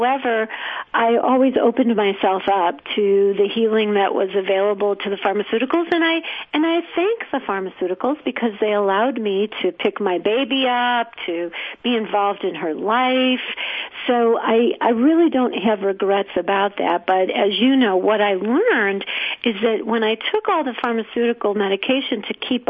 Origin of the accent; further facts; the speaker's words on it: Midwest, United States; you know, I'm from the Midwest. This was not something that I knew a lot about